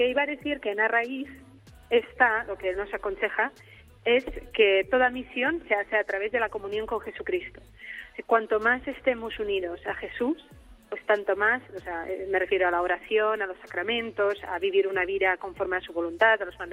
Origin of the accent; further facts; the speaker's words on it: Czechia; Spanish is a second language; De la República Checa.